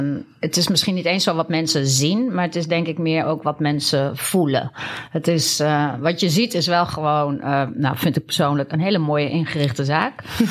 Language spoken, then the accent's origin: Dutch; Zwolle, Overijssel, Netherlands; We woonden toen ook al in Zwolle. Ik kom uit Zwolle.